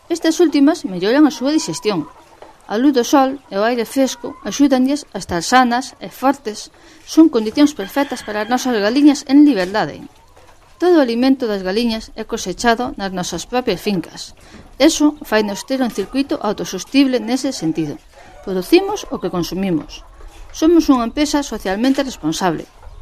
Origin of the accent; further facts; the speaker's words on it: A Estrada, Galicia, Spain; son da Estrada, pero vivo nunha aldea que se chama Remesar. É un lugar moi tranquilo, xa que está apartado, temos moito monte, campo, aire puro, silencio e moita tranquilidade.